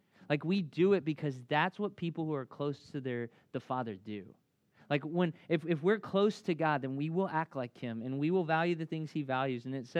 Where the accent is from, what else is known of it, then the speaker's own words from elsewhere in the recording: Memphis, Tennessee, United States; moved away; And you know, like I grew up in Memphis. You know, when you go to your hometown